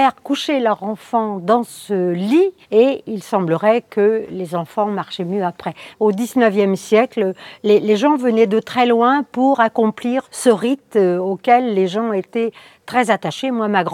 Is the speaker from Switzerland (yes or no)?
no; Ploumanac'h, Brittany, France; je suis de Poumalac